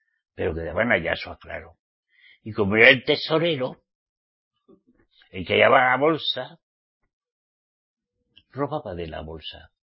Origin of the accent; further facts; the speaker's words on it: Spain; Soy español. Al menos mi papá y mi mamá me parieron en España.